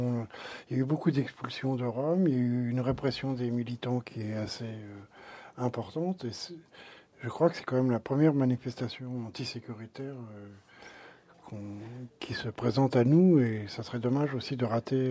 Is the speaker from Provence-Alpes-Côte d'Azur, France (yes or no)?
no; Paris, Île-de-France, France; Et pour avoir vécu en tant que Parisien la fin de mon quartier natal dans le 12e arrondissement